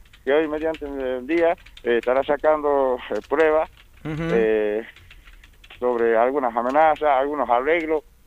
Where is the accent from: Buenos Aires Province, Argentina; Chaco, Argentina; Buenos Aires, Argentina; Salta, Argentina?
Salta, Argentina; Metán; No, yo soy de Metam.